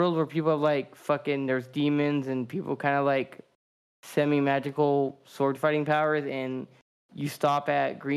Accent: Texas, United States; I'm going back to my hometown. I'm from Texas.

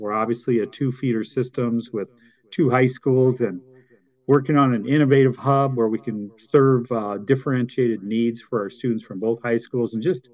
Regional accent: Denison, Iowa, United States; go back to my hometown, Denison, Iowa, as a teacher and athletic coach.

